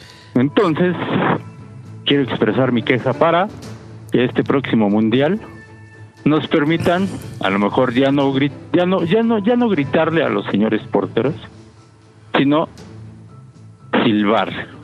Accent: Mexico; y menos como pueblo mexicano, que también es un silbido muy nuestro.

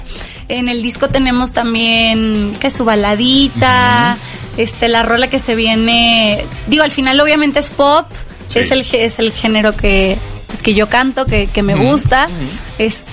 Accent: Tampico, Tamaulipas, Mexico; Yo crecí en Tampico, uh-huh, por eso le hago el guiñito a Tampico en mi letra también.

